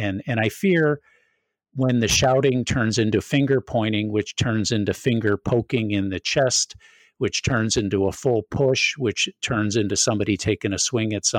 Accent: Wisconsin, United States; Louisiana, Washington, and Madison, Wisconsin, close to my hometown here.

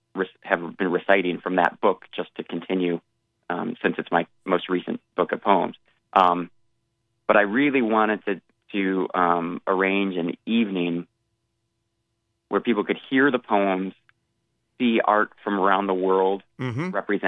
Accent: Michigan, United States; So I just finished a lecture tour in my home state of Michigan.

